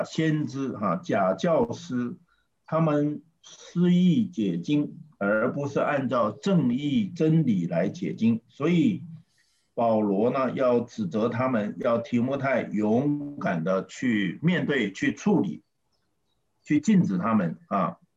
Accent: Taiwan; also born or lived in Chiayi / Hsinchu / Taipei; 那么我的家就从南部后来搬到嘉义，然后辗转又到了这个新竹哈、啊、到了台北，最后到了台北。所以我那个时候还在念小学

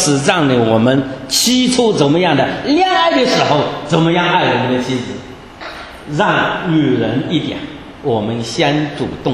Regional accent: China; 新的一个世纪就是我们中国人要接受这个使命

